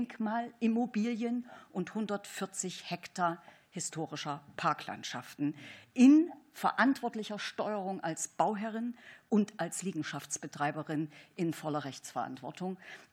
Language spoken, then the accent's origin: German; Thuringia, Germany; Ich war lange in Ostthüringen in meiner Heimat tätig, bin dann nach Bayern und später nach Baden-Württemberg gewechselt